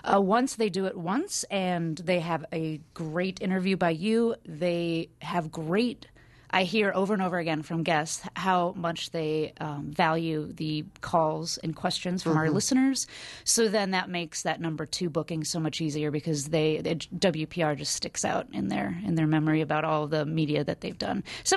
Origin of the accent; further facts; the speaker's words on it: Council Bluffs, Iowa, United States; I mean, I grew up in Council Bluffs, and so my sister went to the University of Nebraska at Omaha.